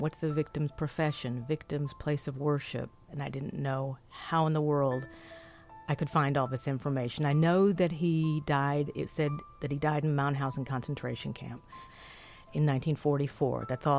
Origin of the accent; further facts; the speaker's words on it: Newton, Mississippi, United States; born there; Well, I was born in Newton, Mississippi, which I like to say is between Chunky and So-So.